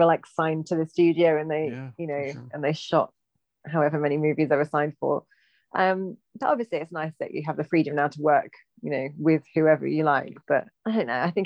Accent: East of England, United Kingdom; I didn't grow up in London. I grew up in Norfolk, which is, out in the countryside.

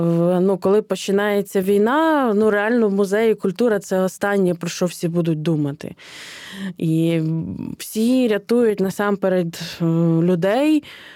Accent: Brovary, Kyiv Oblast, Ukraine; досліджували історію мого рідного міста Бровари

